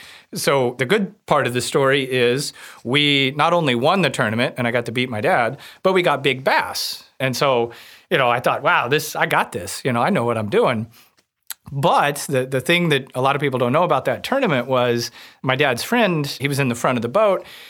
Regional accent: Warsaw, Missouri, United States; I grew up outside of Warsaw, Missouri on Truman Lake. My family, we have a resort there called Osage Bluff Marina. So, you know, I tell people I'm not from a small town. I'm actually from outside of the small town

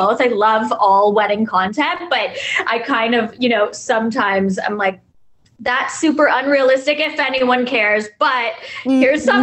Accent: Canada; now in New York, United States; I'm Canadian, so this is like a little bit of like logistics, but you can't just like be a Canadian that like lives in New York and has a business.

